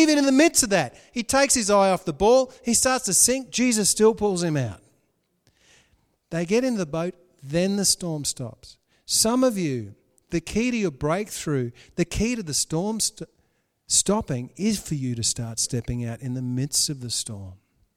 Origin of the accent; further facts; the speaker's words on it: Australia; accent: Australian; Did someone just have a go at my Aussie accent? How rude.